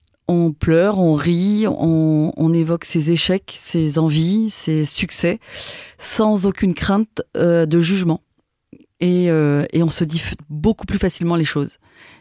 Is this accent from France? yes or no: yes; Brittany, France; j'ai grandi dans le Morbihan. Je suis très attachée à ces racines bretonnes.